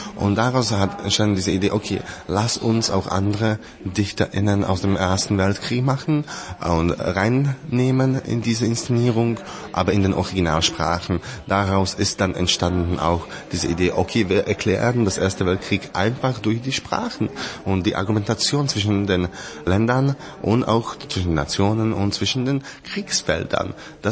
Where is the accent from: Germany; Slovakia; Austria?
Slovakia; für eine Spielzeit zurückzukehren zu meiner Heimat, also in die Slowakei